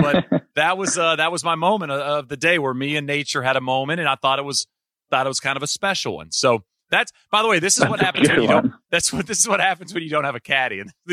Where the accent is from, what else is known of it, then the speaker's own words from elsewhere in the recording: Texas, United States; I grew up in East Texas. You know, obviously I listened to a whole bunch of country.